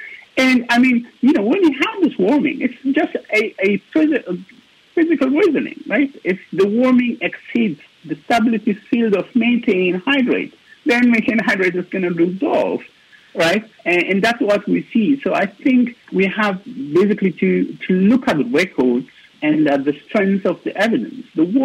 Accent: Eritrea; born there; I was born in Eritrea. This is in East Africa.

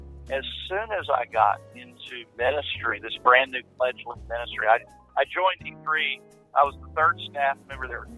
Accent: Amarillo, Texas, United States; I'm just accountant from Amarillo, just trying to do what God tells me to do.

